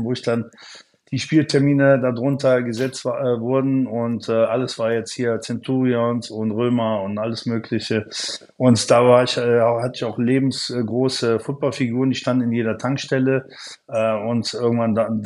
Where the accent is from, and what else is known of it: Cologne, North Rhine-Westphalia, Germany; born or raised there